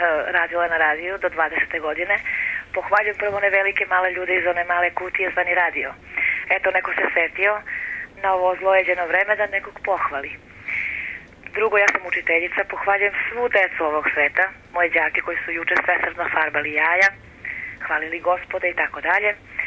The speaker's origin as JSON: {"language": "Serbian", "country": "North Macedonia", "said": "Pozdrav Srbiji, ja sam Makedonka, pozdrav mojim Makedoncima"}